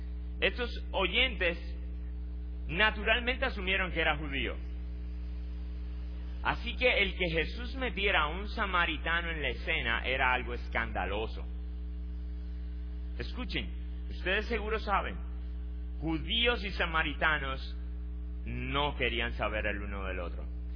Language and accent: Spanish; Dominican Republic; Nosotros como dominicanos decimos: el agua no se le niega a nadie.